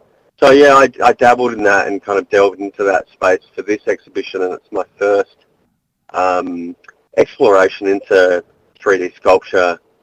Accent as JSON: {"language": "English", "town": "Adelaide", "region": "South Australia", "country": "Australia", "lives_now": "Melbourne, Australia", "said": "I'm originally from Adelaide, and I studied studio arts in Adelaide and then came over to RMIT in Melbourne"}